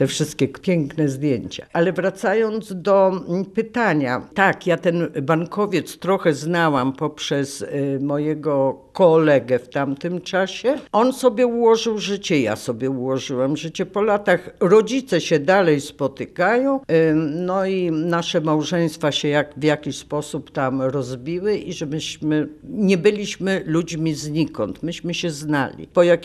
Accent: Gdynia, Pomeranian Voivodeship, Poland; Ojciec miał tu pracę, bo był przedstawicielem jakiejś firmy, która była w Łodzi. I ja się urodziłam tu w Gdyni. Także jestem rodowitą gdynianką. Przyjechali na chwilę rodzice, chcieli zostać jakiś czas, a zostali do końca. Także i ja też zostałam tutaj.

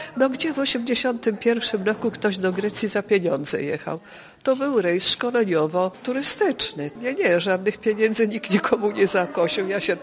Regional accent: Gdynia, Pomeranian Voivodeship, Poland; Mieszkałam tu w Gdyni, wychowałam się w Gdyni i teraz na Fikakowie, tak.

